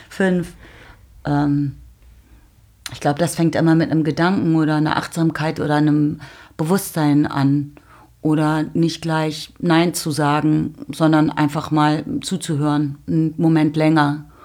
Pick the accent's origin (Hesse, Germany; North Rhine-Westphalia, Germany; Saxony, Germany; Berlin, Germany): Berlin, Germany; gerade in Berlin seiend, was meine Heimat ist